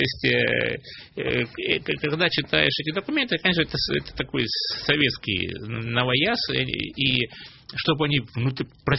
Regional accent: Rostov-on-Don, Rostov Oblast, Russia; Российской империи, Ростова-на-Дону, моего родного города

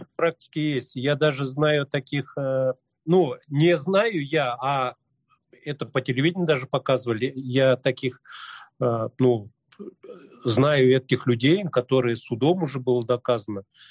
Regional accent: Chuvashia, Russia; я-то не русский, я чуваш

